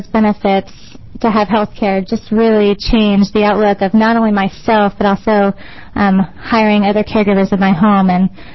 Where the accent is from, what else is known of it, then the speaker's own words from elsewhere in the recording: McMinnville, Oregon, United States; I'm from McMinnville, Oregon.